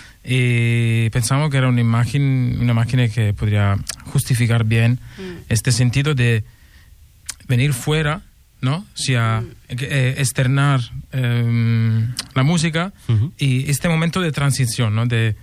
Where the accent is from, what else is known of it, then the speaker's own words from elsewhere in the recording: Apulia, Italy; La meva comarca, no, la meva regió.